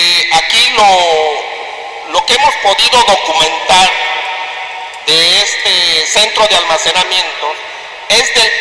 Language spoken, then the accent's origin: Spanish; Temascalapa, State of Mexico, Mexico; Vengo del municipio de Temascalapa, Estado de México. Este municipio se encuentra también en esta región oriente de nuestro estado.